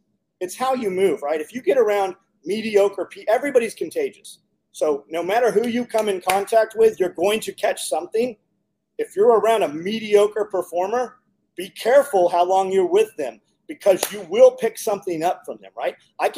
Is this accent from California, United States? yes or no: yes; California, United States; We came from California 15 years ago.